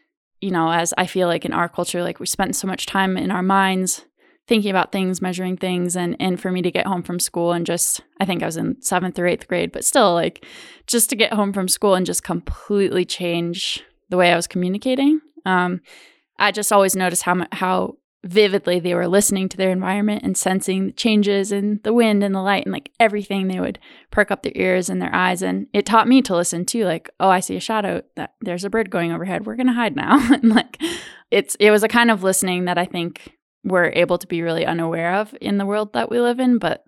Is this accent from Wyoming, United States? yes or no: yes; Wyoming, United States; I grew up in Wyoming, and we actually had rabbits as kids.